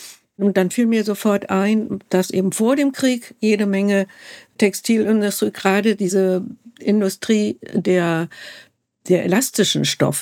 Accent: West Germany, Germany; Aber das sind ja Gegenden, die für mich als Wessi gar nicht zugänglich waren.

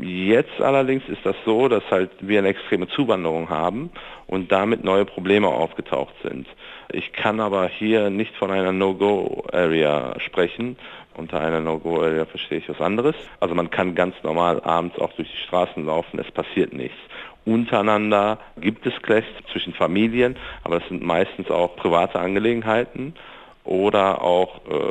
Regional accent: Duisburg, North Rhine-Westphalia, Germany; Ich bin gebürtiger Marxloh, ich komme aus Marxloh, bin weggezogen, weil mich das Image gestört hat in Marxloh

